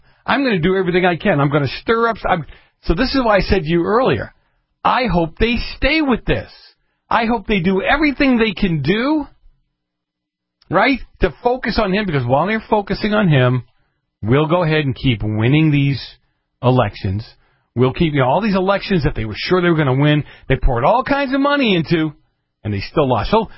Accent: Massachusetts, United States; See, I grew up in Massachusetts.

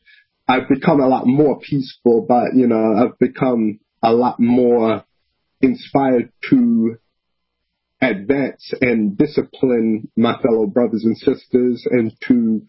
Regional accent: Brooklyn, New York, United States; I grew up in Brooklyn, New York, so in the 1990s

